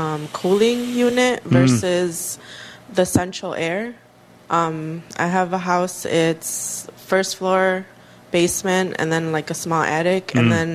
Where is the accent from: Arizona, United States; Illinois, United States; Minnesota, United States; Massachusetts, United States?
Illinois, United States; Chicago; I'm from Chicago.